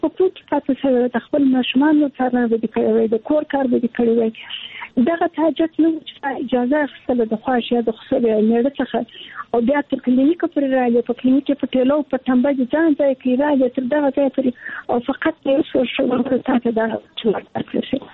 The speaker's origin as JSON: {"language": "Pashto", "region": "Kandahar", "country": "Afghanistan", "said": "زه د کندهار یم"}